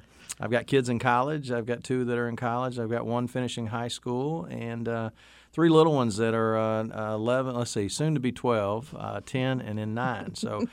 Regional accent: Jacksonville, Arkansas, United States; I'm an Arkansas native, born and raised in Jacksonville, Arkansas. Attended the University of Central Arkansas in Conway.

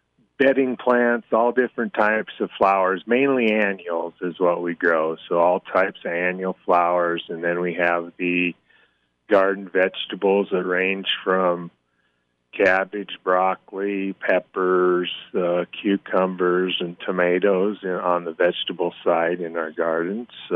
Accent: State Center, Iowa, United States; Well, I grew up here in State Center on our family farm here.

